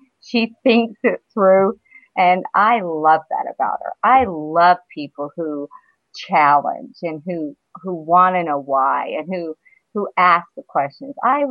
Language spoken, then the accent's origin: English; Texas, United States; And I wasn't raised in Salt Lake City. I was raised outside in Texas.